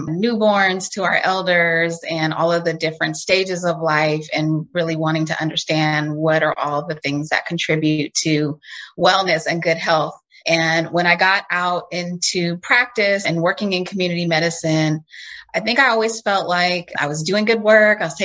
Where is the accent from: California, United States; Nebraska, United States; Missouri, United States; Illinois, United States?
California, United States; Oakland; I was born and raised in Oakland and went off to medical school at Howard University and did my family medicine training in Southern California and wanted to come back home and work in community medicine.